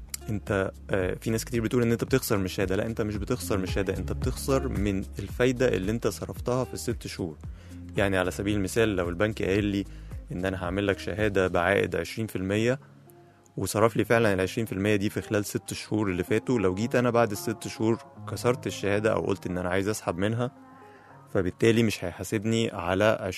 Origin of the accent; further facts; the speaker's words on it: Egypt; وبرضو عندنا في مصر في بعض البنوك شغالة بنفس السيستم